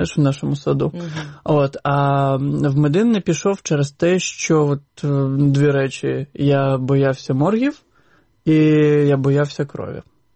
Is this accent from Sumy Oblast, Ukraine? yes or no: no; Crimea, Ukraine; also born or lived in Bakhchysarai; я сам родом з Бахчисараю, моя родина, але ми змогли повернутися в 89-му році в Сакський район. Тобто це фактично між Сімферополем і Саками селище.